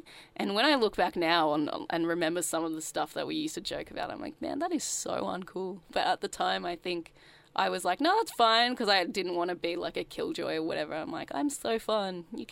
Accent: Sydney, New South Wales, Australia; So I grew up in Sydney, in the suburbs. So my dad, when I was born, we lived in Cabramatta, which is like the Vietnamese capital of Sydney, until I was about four.

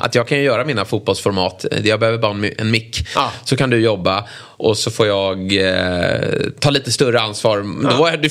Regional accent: Lidingö, Stockholm County, Sweden; jag var med i Lidingös... Där jag är uppvuxen då.

